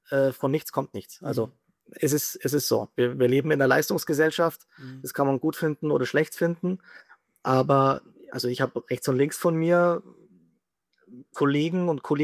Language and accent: German; Rosenheim, Bavaria, Germany; für den Bereich zwischen Rosenheim, wo ich herkomme, bis runter Berchtesgaden, Freilassing, fast Salzburg